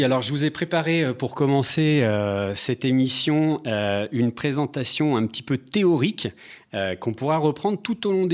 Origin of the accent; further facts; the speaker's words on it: Villefranche, France; born there; moved away as an adult; Je suis né à Villefranche dans les années 70.